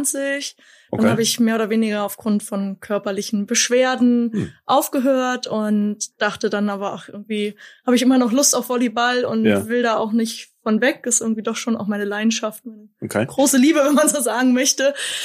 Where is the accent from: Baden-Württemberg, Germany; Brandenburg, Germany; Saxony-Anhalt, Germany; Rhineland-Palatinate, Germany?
Brandenburg, Germany; Schwedt; Ich komme eigentlich von der polnischen Grenze.